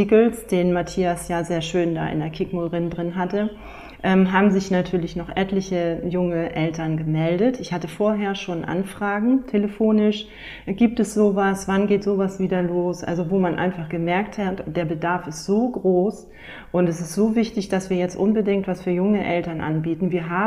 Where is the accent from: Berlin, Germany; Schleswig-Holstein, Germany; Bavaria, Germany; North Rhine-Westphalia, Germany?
Schleswig-Holstein, Germany; Offenbüttel; ich komme aus Offenbüttel, also Dithmarschen.